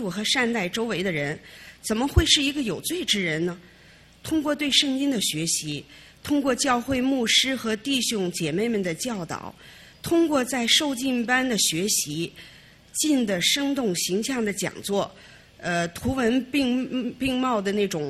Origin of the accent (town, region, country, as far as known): China; now in United States